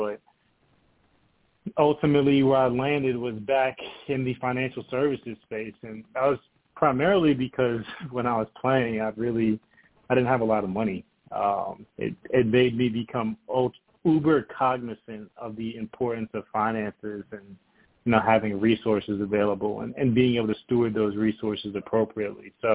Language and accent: English; Brooklyn, New York, United States; also born or lived in Detroit, Michigan; So originally, I was born in Detroit, Michigan. I grew up in Brooklyn, New York. So I spent the majority of my formative years in the cold, which is sure in stark contrast to the Southeast where I currently reside.